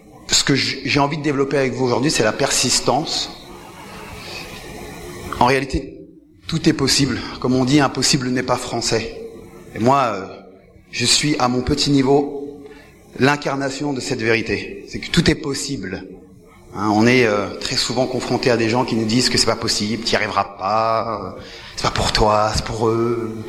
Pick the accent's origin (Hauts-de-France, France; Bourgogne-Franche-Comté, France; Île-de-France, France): Île-de-France, France; Paris; moved away as an adult; now in Canada; Donc, je suis né à Paris, j'ai grandi à Paris, je vis à Paris.